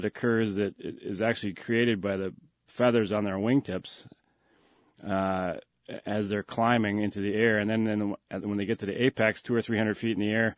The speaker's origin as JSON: {"language": "English", "region": "New Hampshire", "country": "United States", "tie": "born or raised there", "said": "I grew up in New Hampshire, and I used to work on a Christmas tree plantation in the spring and planting trees."}